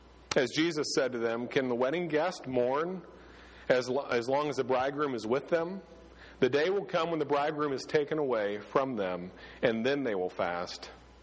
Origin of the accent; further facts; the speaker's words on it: Ireland; I'm Irish, but I can't do the brogue.